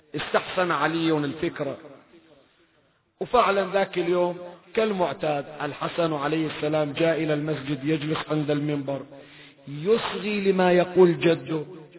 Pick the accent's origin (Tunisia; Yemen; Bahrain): Bahrain; أحد الفضلاء عندنا بالبحرين، ما أحكي لك شيء برا البحرين